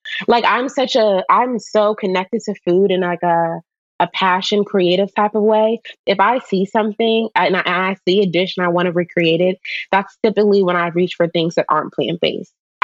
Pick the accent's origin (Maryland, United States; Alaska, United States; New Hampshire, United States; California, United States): Maryland, United States; everyone is eating crabs and I'm from Maryland